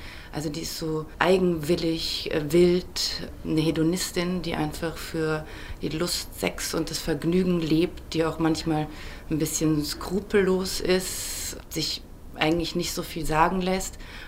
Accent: Germany; was ich als Deutsche nicht verstehen kann

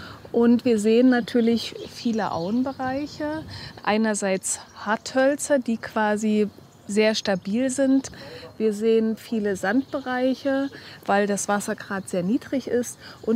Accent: Thuringia, Germany; now in Hamburg, Germany; Ich komme aus Thüringen, aus einer Orchideenregion

